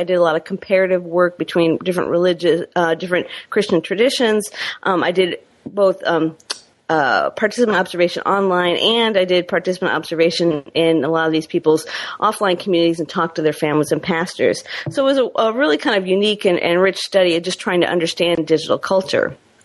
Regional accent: Michigan, United States; stringing for a couple newspapers from my home state of Michigan

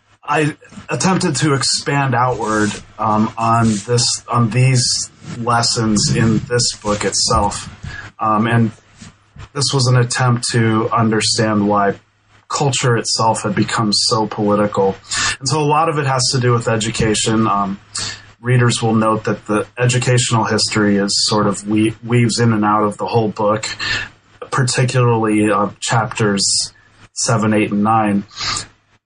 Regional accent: Denver, Colorado, United States; So I grew up in Denver and I went to University of New Mexico.

